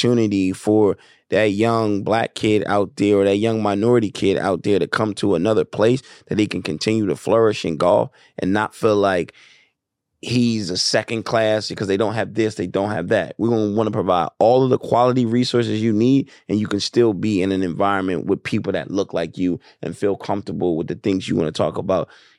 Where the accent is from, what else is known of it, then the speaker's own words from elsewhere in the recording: Wilmington, Delaware, United States; like I grew up in Wilmington, Delaware, and it really wasn't a lot of, you know, it's like a majority white town and state.